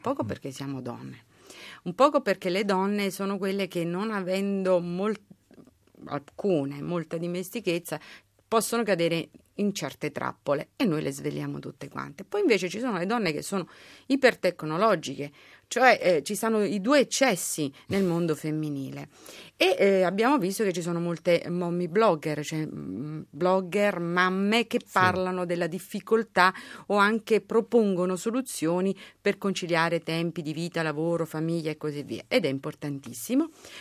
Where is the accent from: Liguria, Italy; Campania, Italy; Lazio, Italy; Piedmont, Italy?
Campania, Italy; Naples; Allora noi belli da napoletane, perché siamo entrambe di quella terra, con questa leggerezza napoletana